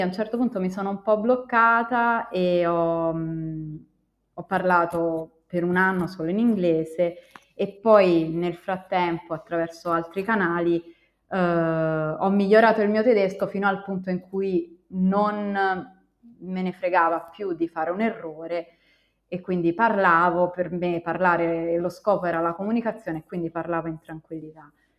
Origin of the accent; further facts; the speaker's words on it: Salerno, Campania, Italy; moved away; sono di Salerno e geograficamente il nostro tanta parte di come noi del sud Italia, del sud Europa, ci vediamo come una specie di periferia dell'impero.